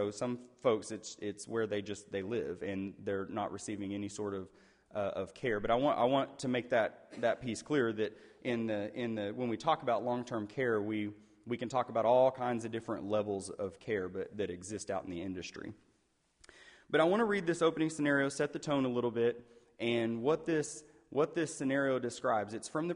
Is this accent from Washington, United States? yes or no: no; Muskogee, Oklahoma, United States; if you're familiar with the … version of that song, I'm from Muskogee, Oklahoma.